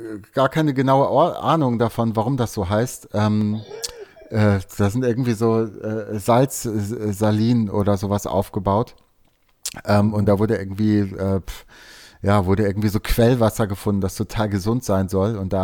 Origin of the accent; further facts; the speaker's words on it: North Rhine-Westphalia, Germany; Nein, ich bin Ostwestfale ursprünglich.